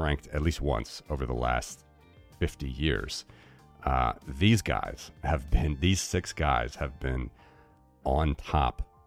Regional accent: Cincinnati, Ohio, United States; In my hometown of Cincinnati, where we have a Masters tournament

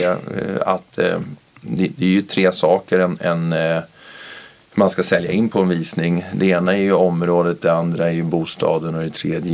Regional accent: Nacka, Stockholm County, Sweden; jag är ju född och uppväxt här i Nacka.

